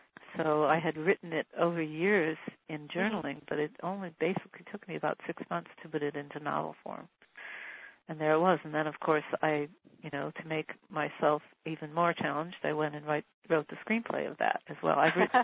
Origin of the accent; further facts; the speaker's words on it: Detroit, Michigan, United States; back when I was in grade school 100 years ago, I was growing up in Detroit